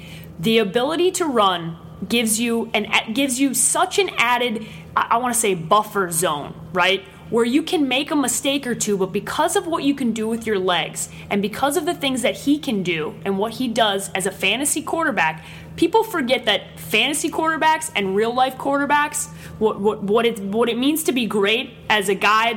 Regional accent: Chicago, Illinois, United States; I'm a Chicagoan

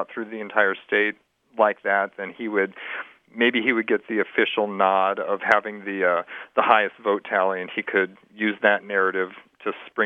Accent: Omaha, Nebraska, United States; also born or lived in Boston / Bay Area; I grew up in Omaha, Nebraska. When I went to college, I was in Boston, and then I did a lot of my training in California, so I was in the Bay Area for 12 years before moving to Iowa.

